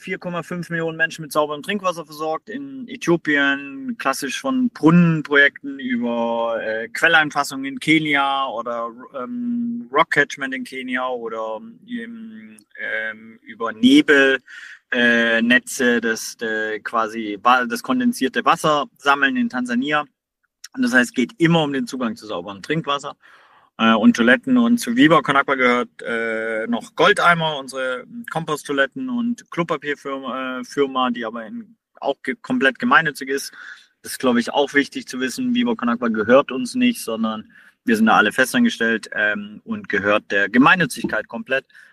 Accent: Baden-Württemberg, Germany; auch wenn Benny und ich und ein paar andere noch Schwaben sind und dort aufgewachsen sind, eher im Bildungsbürgertum.

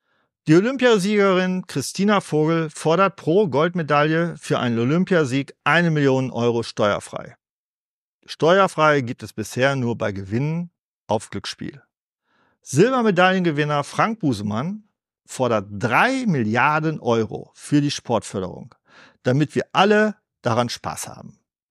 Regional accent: North Rhine-Westphalia, Germany; Dann kam mir als Ostwestfale der Standardruhepuls von 35 auch mal hochschnellen auf 37.

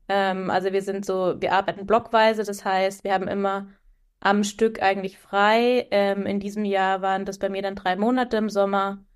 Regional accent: Baden-Württemberg, Germany; moved away as an adult; now in Hamburg, Germany; Ich sitze in Hamburg hier. Ich bin umgezogen vor, ich glaube, 4,5 Jahren nach Hamburg. Also ich komme aus Süddeutschland von der Schweizer Grenze. War auch lange im Süden für mein Studium, also in Freiburg und am Bodensee.

